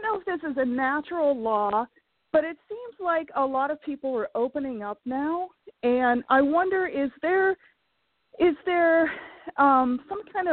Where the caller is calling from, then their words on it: Pennsylvania, United States; I'm calling from Pennsylvania.